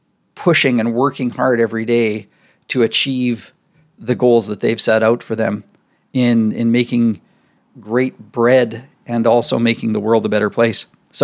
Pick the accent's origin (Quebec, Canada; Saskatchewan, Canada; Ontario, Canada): Saskatchewan, Canada; moved away as an adult; now in Vancouver Island, Canada; So yeah, I'm born and raised in Saskatchewan, yep. Canada, but live out on Vancouver Island now, out on the West Coast. So we moved 3 years ago.